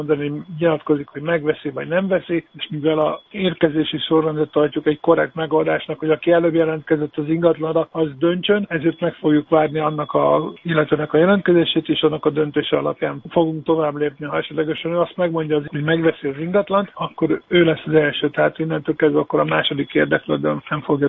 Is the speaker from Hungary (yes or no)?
yes; Budapest, Hungary; Ugye mi pestiek vagyunk, Budapesten vagyunk